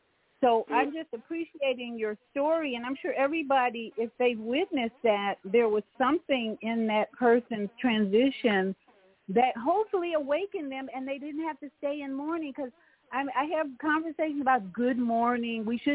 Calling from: Florida, United States; in Florida.

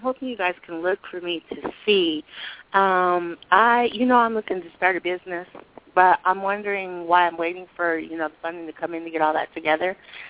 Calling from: Colorado, United States; I'm calling from Colorado.

